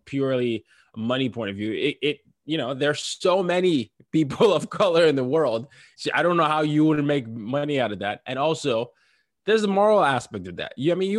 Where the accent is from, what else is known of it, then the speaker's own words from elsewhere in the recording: Nigeria; I have to tell people I'm from Nigeria, because they're like, well, are you sure? You're English?